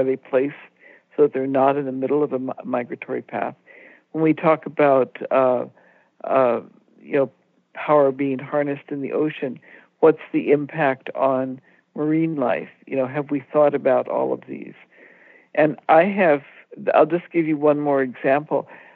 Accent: India; I grew up in India, and I went back to visit friends in the community where I had lived.

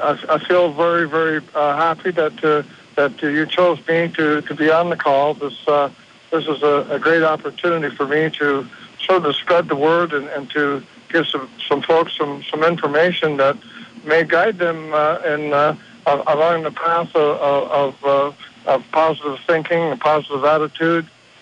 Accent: Canada; born there; I was born in Canada, actually

